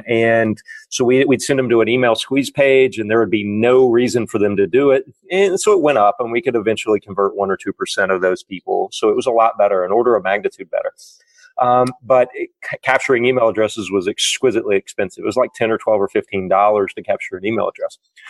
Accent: Arkansas, United States; Well, you know, I'm a redneck. I grew up in Arkansas. All my friends, these are my friends.

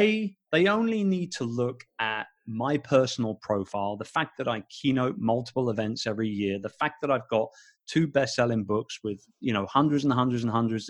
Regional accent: London, United Kingdom; my own city, my hometown of London.

